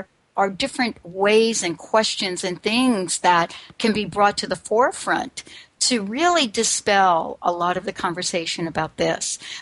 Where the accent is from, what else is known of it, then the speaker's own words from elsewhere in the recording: New York, United States; I grew up in New York.